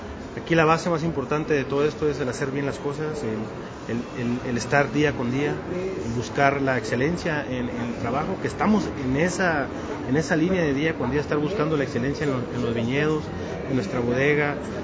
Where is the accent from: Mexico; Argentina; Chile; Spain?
Mexico; Valle de Guadalupe, Baja California; Yo soy nacido en el Valle de Guadalupe, tengo toda la vida, soy tercera generación.